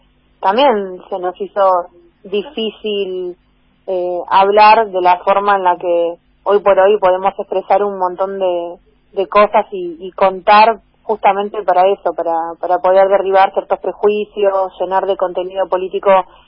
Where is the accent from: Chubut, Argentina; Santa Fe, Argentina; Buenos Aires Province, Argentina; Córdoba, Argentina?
Buenos Aires Province, Argentina; Presidente Derqui; also born or lived in Morón; Yo nací en provincia de Buenos Aires, en el municipio de Morón.